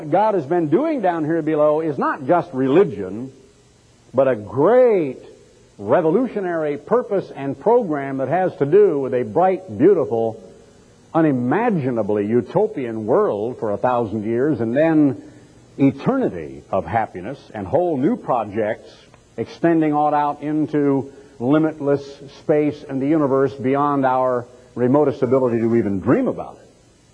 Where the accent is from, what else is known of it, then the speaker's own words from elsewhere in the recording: Oregon, United States; I grew up in Oregon. There were 40 lumber mills in my hometown.